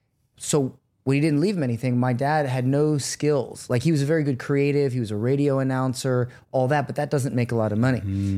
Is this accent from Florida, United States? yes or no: yes; Florida, United States; I grew up in Florida, you know, so like a very, like the most haram place in America.